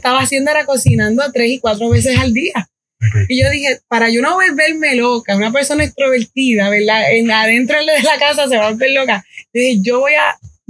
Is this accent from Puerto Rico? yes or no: yes; Loíza, Puerto Rico; also born or lived in Humacao; now in United States; yo nací en Humacao, pero me crié en Loíza con mi abuelito. Y de Loíza, ahora vivimos en Río Grande.